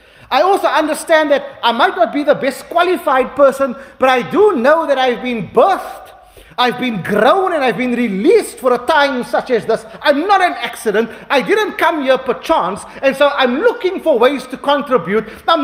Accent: Cape Town, Western Cape, South Africa; They don't say what it was, but I'm from Cape Town, I'm guessing it was snook.

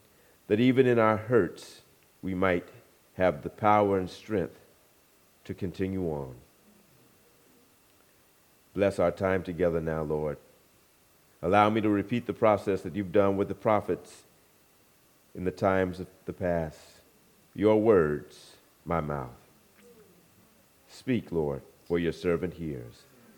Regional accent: Brooklyn, New York, United States; I am from Brooklyn, New York.

